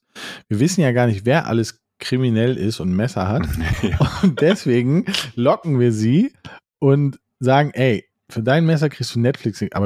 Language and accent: German; Hamburg, Germany; ich komme aus Poppenbüttel